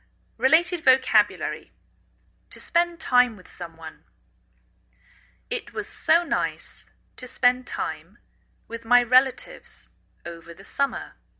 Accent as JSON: {"language": "English", "region": "England", "country": "United Kingdom", "lives_now": "United States"}